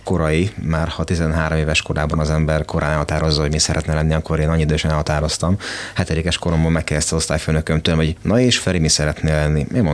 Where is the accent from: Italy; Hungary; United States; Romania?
Hungary; Helvécia, Bács-Kiskun; Ha lehet így mondani, tanyán születtem. Én tanyasi gyerek vagyok, Kecskemét és Helvécia baloszok háromszögében a tanyavilágban születtem